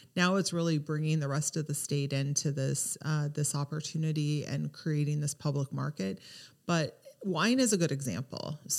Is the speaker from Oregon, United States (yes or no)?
yes; Silverton, Oregon, United States; I grew up in Silverton, Oregon.